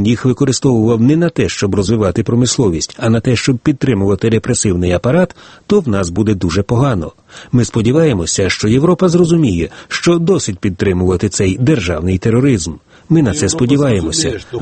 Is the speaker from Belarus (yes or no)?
yes; Belarus; Було б смішно, щоб я, білорус, із нашими мізерними досягненнями давав пораду українцям.